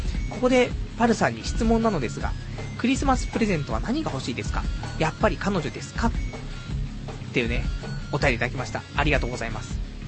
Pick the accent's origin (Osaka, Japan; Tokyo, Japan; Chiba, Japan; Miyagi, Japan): Tokyo, Japan; born there; もう東京住んでるから。東京生まれ、ね、ヒップホップ育ちだからさ、俺もさ。